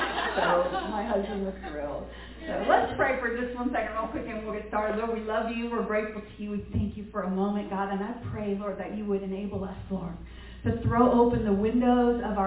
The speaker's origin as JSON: {"language": "English", "region": "California", "country": "United States", "said": "And I know I talk really fast because I'm really from California, and I'm sorry."}